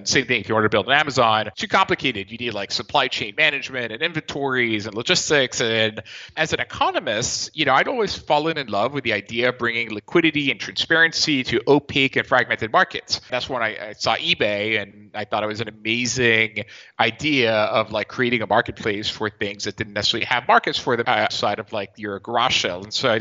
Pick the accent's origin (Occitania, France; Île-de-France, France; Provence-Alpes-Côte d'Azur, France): Provence-Alpes-Côte d'Azur, France; Nice; So I'm actually from Nice in the southeast of France. So I was skiing in the Southern Alps